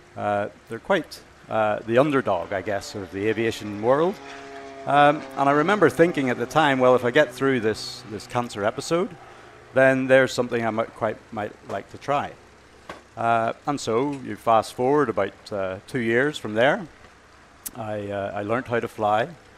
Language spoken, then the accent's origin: English; Northern Ireland, United Kingdom; The flight was around the world from Oregon, but actually I'm from Northern Ireland.